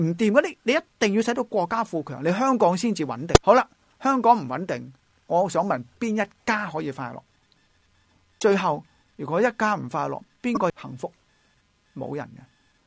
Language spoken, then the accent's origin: Cantonese; China; 我哋中国人时常讲修身齐家治国